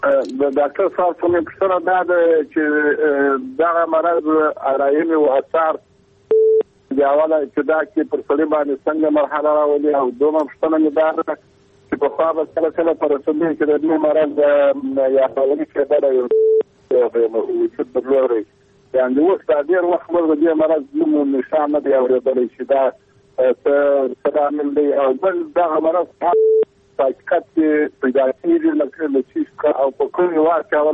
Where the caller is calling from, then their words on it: Helmand, Afghanistan; هلمند د ټلیفون په لیکه یم.